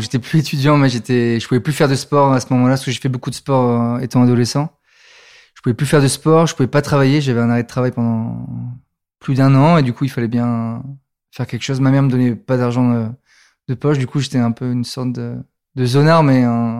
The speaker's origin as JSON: {"language": "French", "region": "Provence-Alpes-Côte d'Azur", "country": "France", "tie": "born or raised there", "said": "Donc, j'ai grandi pauvre sur la Côte d'Azur."}